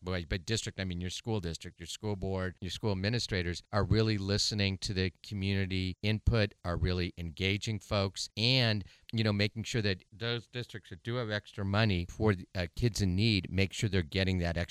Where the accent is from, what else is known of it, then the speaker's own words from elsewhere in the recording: San Mateo, California, United States; when I was in the public schools growing up in San Mateo